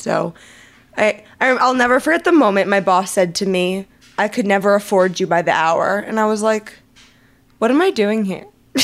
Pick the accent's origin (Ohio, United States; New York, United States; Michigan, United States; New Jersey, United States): New Jersey, United States; Well, yeah, so I'm from New Jersey and people often People often think there's a New Jersey accent